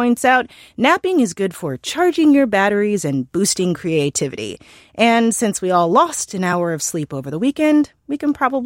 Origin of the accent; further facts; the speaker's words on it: St. Louis, Missouri, United States; Since my hometown's area code is 314, the city has dozens of events planned celebrating all things St. Louis.